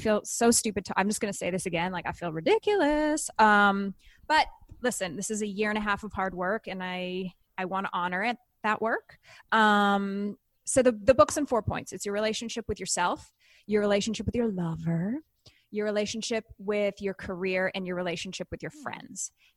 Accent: Canada; And I'm Canadian, so I'm like different, you know, and then there's like UK.

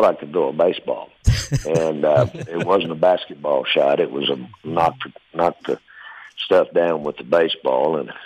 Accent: Arkansas, United States; And we had a great state fair in where I grew up in Central Arkansas.

